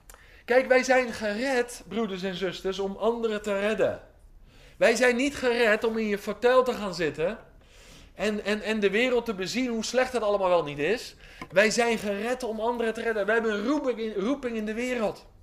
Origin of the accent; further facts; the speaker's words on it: Gelderland, Netherlands; now in Giessen, Netherlands; Ik woon hier in Giessen, dat is een beetje Brabant. Maar ik kom van de Veluwe.